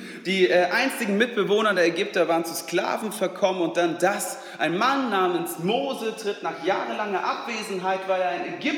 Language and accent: German; Germany; das sage ich auch als Schwede, der so inkulturisiert ist, ne, der hier aufgewachsen ist und auch auf Deutsch denkt